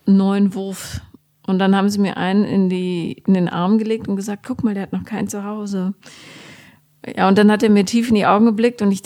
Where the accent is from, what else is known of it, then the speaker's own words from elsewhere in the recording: Munich, Bavaria, Germany; born there; also born or lived in Regensburg / Bonn / Berlin; ich bin in München geboren.